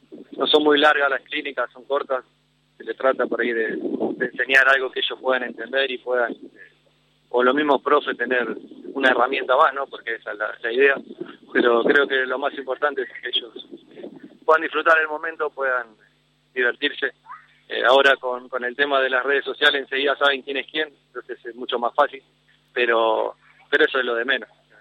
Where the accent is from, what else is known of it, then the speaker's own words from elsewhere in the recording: Tablada, Buenos Aires Province, Argentina; born there; Yo nací en Tablada.